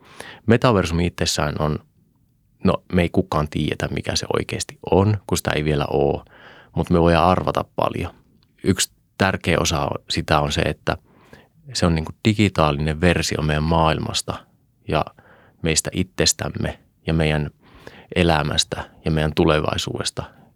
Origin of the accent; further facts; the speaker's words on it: Raahe, North Ostrobothnia, Finland; mä itse kotoisin Raahesta.